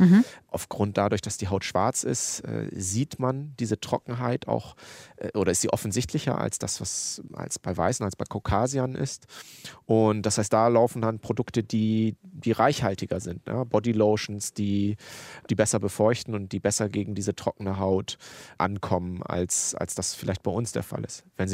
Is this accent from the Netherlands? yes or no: no; India; now in Hamburg, Germany; wenn man jetzt gerade hier in Hamburg, weiß ich nicht, 0 Grad und in Indien, wo ich herkomme, sind es 25 Grad.